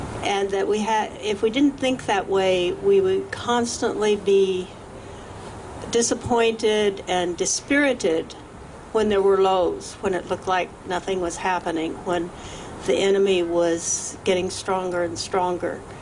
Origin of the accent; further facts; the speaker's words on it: Oklahoma, United States; I'm from Oklahoma.